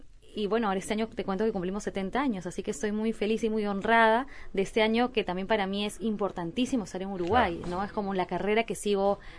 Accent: Lima, Peru; En Lima, sí, eso. En la casa donde yo nací, ahí era la escuela.

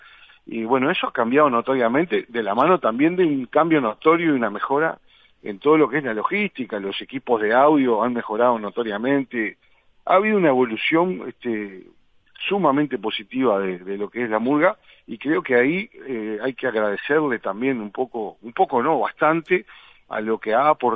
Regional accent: Parque Posadas, Buenos Aires Province, Argentina; Yo sí recuerdo que me crié en el Parque Posadas, en Aires Puros

